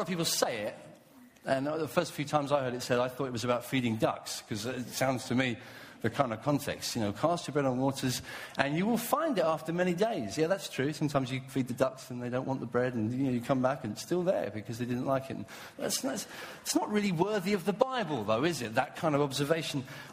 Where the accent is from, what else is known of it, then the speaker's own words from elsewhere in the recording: England, United Kingdom; When I was a young boy growing up in England